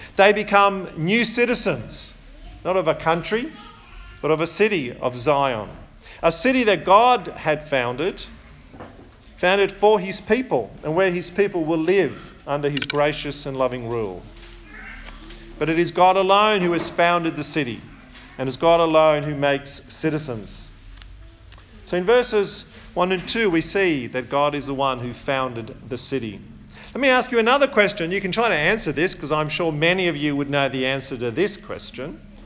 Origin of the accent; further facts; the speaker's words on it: Sydney, New South Wales, Australia; also born or lived in Wodonga / Canberra; I was born in Wodonga, Victoria. But I'm not a Victorian. Because 2 weeks later, we left Wodonga and I grew up in Sydney. First Surrey Hills, then Elwood, and then Griffith, and then Canberra. I was shaped not where I was born, but where I grew up.